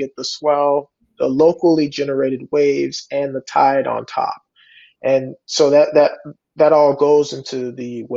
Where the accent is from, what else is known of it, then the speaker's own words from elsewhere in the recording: New Orleans, Louisiana, United States; I'm originally born and raised in New Orleans. So by the time I was around that 12, 13 age, we had a little known storm called Hurricane Katrina.